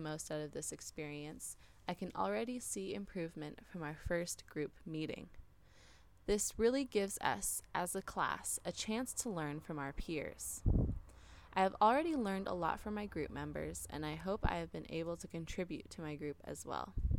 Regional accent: Napa Valley, California, United States; now in San Diego, United States; I was born here in San Diego, but moved to the Napa Valley where I grew up for 12 years before moving back to San Diego to attend college.

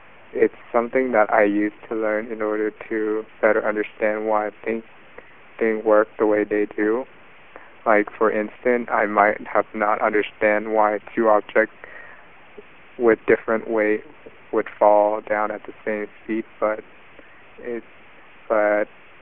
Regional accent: San Jose, California, United States; now in San Diego, United States; I am originally from the Bay Area, San Jose, but right now I reside in San Diego because I go to state

